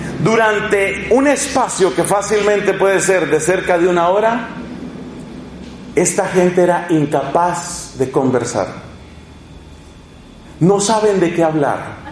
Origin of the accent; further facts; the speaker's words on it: Bogotá, Bogotá D.C., Colombia; A la edad que tengo, ya lo mío son 50 años, a la edad que tengo, yo puedo recordar que en mi infancia y en mi adolescencia, yo todavía conocí en Bogotá, capital de mi país